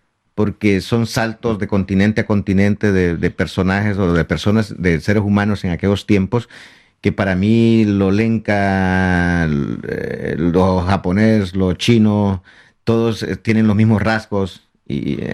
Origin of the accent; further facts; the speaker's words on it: Marcala, La Paz, Honduras; No sé cómo llegaron a Marcala, La Paz, a mi ciudad natal, porque es una ciudad muy adentro, en montañas